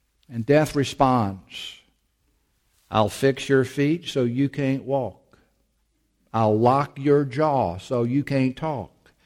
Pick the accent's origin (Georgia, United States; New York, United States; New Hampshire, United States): Georgia, United States; Augusta; which, by the way, occurred in my hometown of Augusta, Georgia.